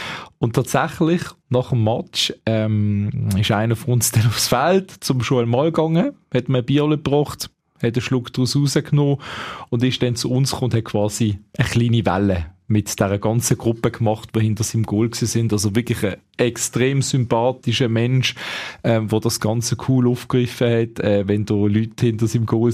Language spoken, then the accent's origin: German; Switzerland; wir als Schweizer natürlich neutral.